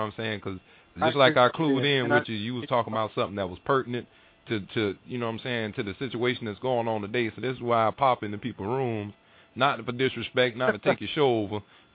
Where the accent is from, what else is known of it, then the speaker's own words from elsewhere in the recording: Southern US, United States; I'm from the South. I'm from the South, brother. That's how we talk down here.